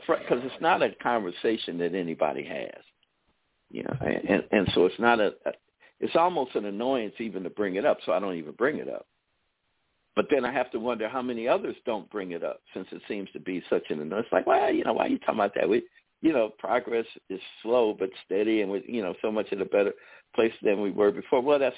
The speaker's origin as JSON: {"language": "English", "country": "United States", "said": "these movies helped shape my life as an American, as a male, and as a so-called member of a minority race."}